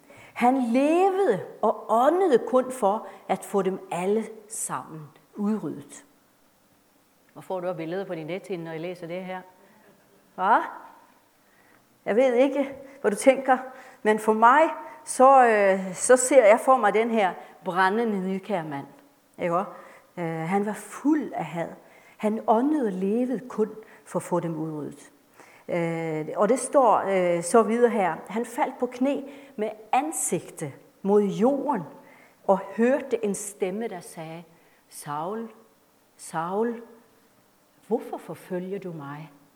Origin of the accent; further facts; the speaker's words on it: Northern Norway, Norway; deroppe, hvor jeg kommer fra, helt op i det nordlige Norge.